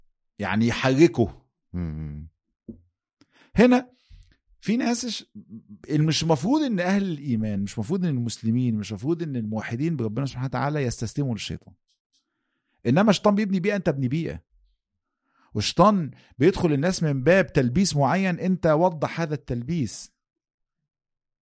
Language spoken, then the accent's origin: Arabic; Egypt